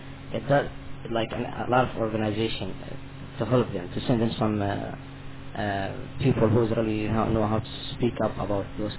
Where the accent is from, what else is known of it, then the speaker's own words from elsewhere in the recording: Durban, KwaZulu-Natal, South Africa; I'm from Durban.